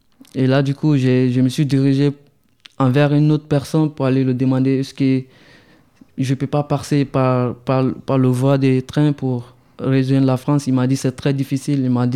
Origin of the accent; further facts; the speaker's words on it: Côte d’Ivoire; now in Libya; Je suis ivoirien d'origine guinéenne. Je suis parti de la Côte d'Ivoire en 2016.